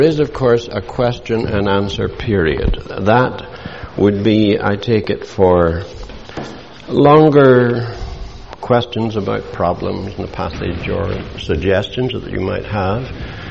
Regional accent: Ireland; He is English, and I am as Irish as Paddy's pig. He is highly educated, and in terms of schooling, I am not. I'm just a country boy from Ireland.

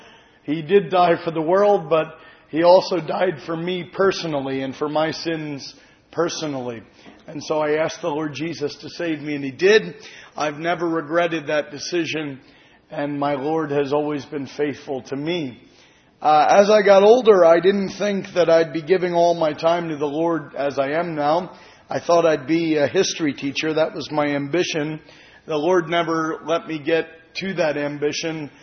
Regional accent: Reading, Pennsylvania, United States; as was announced. I'm from Reading, Pennsylvania. I was born about 20 minutes from where I currently live

